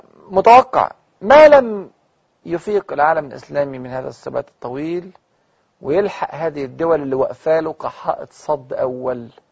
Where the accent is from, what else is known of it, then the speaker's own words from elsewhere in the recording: Egypt; والموظفه بتاعت البنك عرفت ان انا من مصر